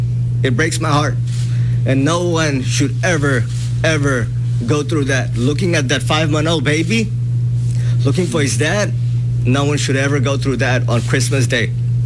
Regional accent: Fiji; English is a second language; now in United States; we are originally from Fiji Islands.

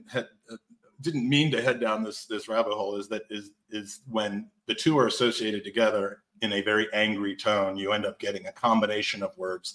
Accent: United States; for me, it was kind of a unique situation where I'm an American who knew nothing about first division football.

